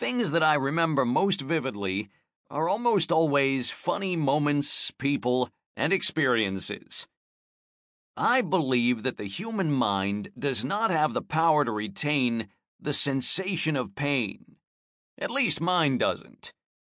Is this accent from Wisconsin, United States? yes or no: no; Birmingham, Alabama, United States; born there; I was born in Birmingham, Alabama.